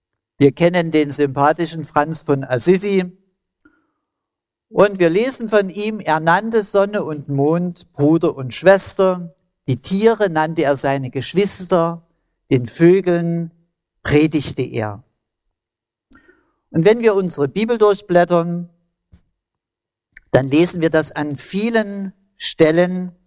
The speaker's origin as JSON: {"language": "German", "country": "Germany", "tie": "born or raised there", "said": "Ich bin als Kind an der Elbe aufgewachsen"}